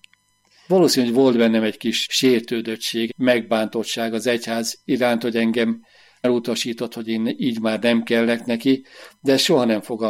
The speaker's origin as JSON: {"language": "Hungarian", "town": "Fót", "region": "Pest", "country": "Hungary", "tie": "born or raised there", "said": "Fóton élek, ott születtem, keresztényi, katolikus családban nevelkedtem."}